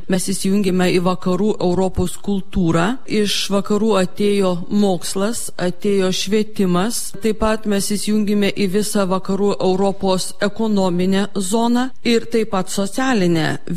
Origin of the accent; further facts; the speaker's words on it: Samogitia, Lithuania; mes žemaičiai, būdami paskutiniai pagonis